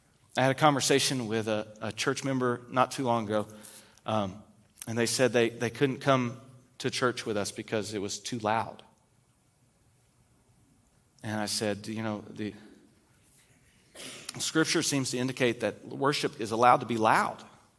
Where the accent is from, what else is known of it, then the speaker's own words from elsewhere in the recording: Kentucky, United States; Now, I am from Kentucky. I'm a UK fan.